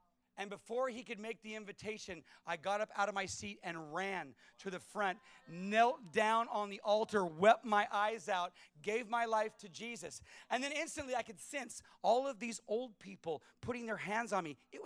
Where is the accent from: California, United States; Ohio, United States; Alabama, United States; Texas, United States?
California, United States; Because I was from California.